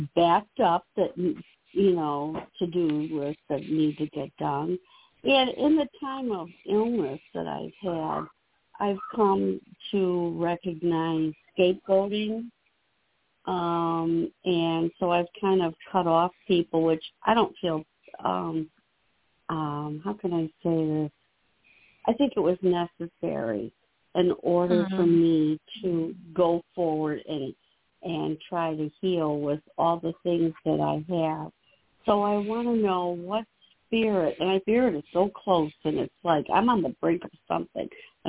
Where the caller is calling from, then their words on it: Illinois, United States; Calling from Illinois.